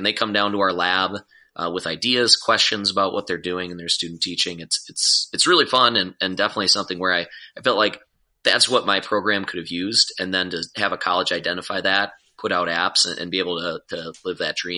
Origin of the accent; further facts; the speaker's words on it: Wisconsin, United States; accent: Wisconsin; And I should say I'm from Wisconsin too, if you can't tell by my nasally accent.